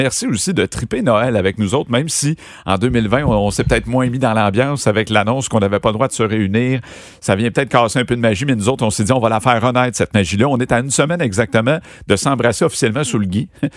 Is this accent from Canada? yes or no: yes; Saint-Eustache, Quebec, Canada; Puis ils viennent de mon patelin natal.